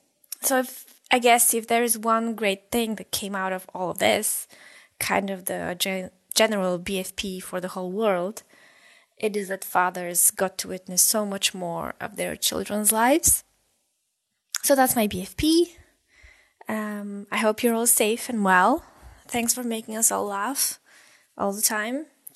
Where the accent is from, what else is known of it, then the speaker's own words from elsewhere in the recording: Bulgaria; now in Berlin, Germany; I live in Berlin, Germany, but I'm originally from Bulgaria.